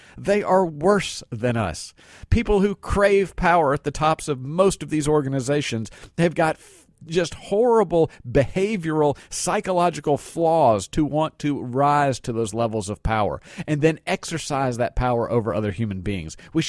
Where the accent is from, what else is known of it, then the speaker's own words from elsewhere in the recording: United States; As an American people, we're supposed to be very independent, very self-sufficient. We've got a system of freedom here.